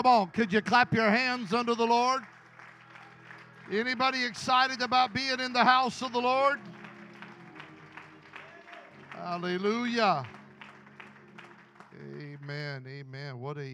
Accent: Idaho, United States; In fact, when I was a teenager, we used to come by Imperial Beach. I grew up in Idaho, and we'd come by on our way to youth convention

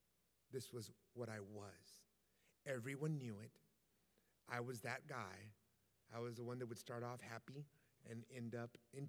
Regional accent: San Antonio, Texas, United States; I was raised in the Catholic faith like most of San Antonio, especially on the south side.

